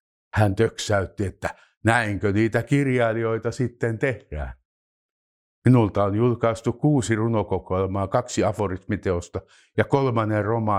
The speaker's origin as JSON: {"language": "Finnish", "town": "Tampere", "region": "Pirkanmaa", "country": "Finland", "tie": "born or raised there", "also_born_or_lived": "Jyväskylä / Lappeenranta", "said": "Muutimme takaisin Tampereen keskustaan Kauppakatu 9."}